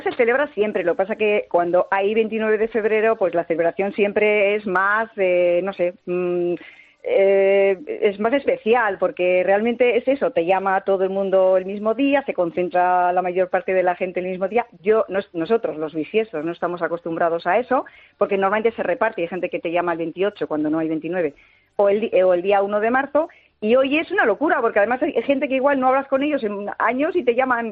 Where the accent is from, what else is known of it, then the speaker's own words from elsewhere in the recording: Bilbao, Basque Country, Spain; que es en Donosti, que esto lo tengo más cerca, yo soy de Bilbao